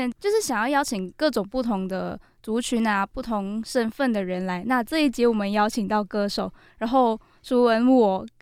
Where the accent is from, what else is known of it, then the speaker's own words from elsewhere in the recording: Malaysia; 我是马来西亚人，然后我对台湾的地理环境其实有点不太了解